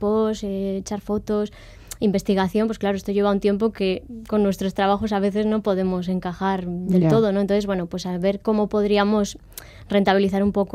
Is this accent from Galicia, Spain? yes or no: no; Catalonia, Spain; now in Bermeo, Spain; yo soy catalana.